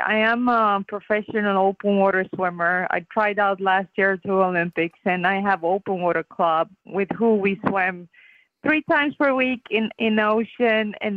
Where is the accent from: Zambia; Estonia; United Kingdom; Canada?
Estonia; now in Miami, United States; I'm originally from Estonia and I never had sharks or dolphins in my, like, I have never seen them when I moved to Miami.